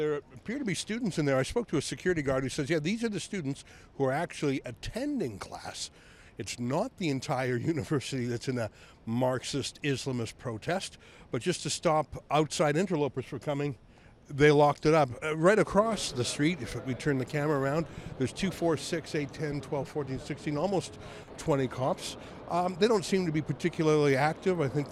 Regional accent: Canada; I'm from Canada.

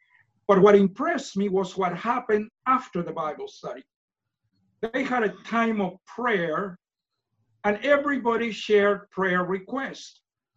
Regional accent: Cuba; Well, I grew up in Cuba, and as I said, I was born in 1939.

